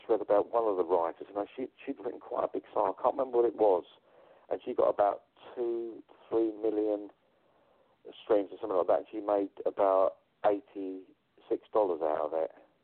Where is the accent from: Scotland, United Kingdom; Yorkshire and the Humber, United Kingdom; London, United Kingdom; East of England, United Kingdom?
London, United Kingdom; also born or lived in home counties; I grew up, I was born in London, I moved out of there when I was about 14 years old, out to the home counties, more like to the countryside in England when I was about 14.